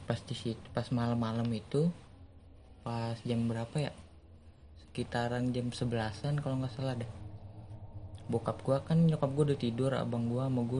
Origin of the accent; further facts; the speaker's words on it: Bogor, West Java, Indonesia; Nih pas kampung gue di Bogor, di rumah gue yang dulu tuh